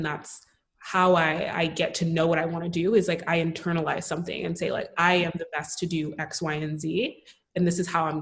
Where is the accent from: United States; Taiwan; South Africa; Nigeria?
Nigeria; Yeah, I'm Nigerian.